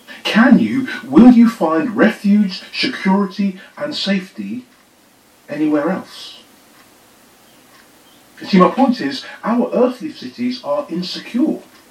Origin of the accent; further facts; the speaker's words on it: Birmingham, West Midlands, United Kingdom; born there; also born or lived in Jamaica / South Africa; now in London, United Kingdom; I was born in Birmingham here in England. I've also lived in Jamaica and in South Africa. But I've spent most of my life living as a citizen of this great city of London.